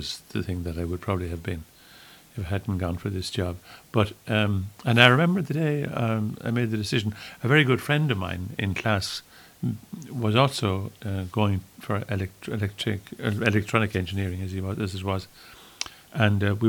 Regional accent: Ballinamore, Connacht, Ireland; there was plenty to do for a young lad growing up in Ballinamore.

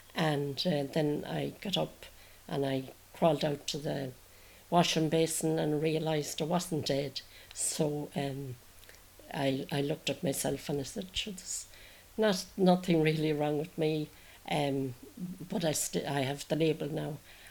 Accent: Carrick-on-Shannon, Connacht, Ireland; Well, life in Carrick and Shannon, it was very different from life at the minute now.

